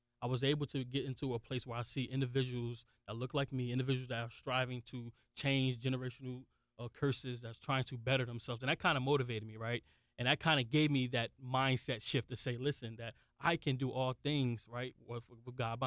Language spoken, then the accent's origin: English; Newark, New Jersey, United States; because people always ask me, how was it growing up in Newark, New Jersey?